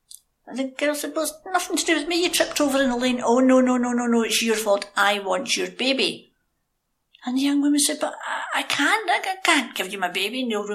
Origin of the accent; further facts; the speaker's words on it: Glasgow, Scotland, United Kingdom; growing up in Glasgow in the late 60s